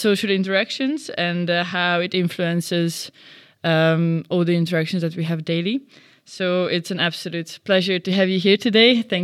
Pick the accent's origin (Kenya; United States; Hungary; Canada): Hungary; I'm from Hungary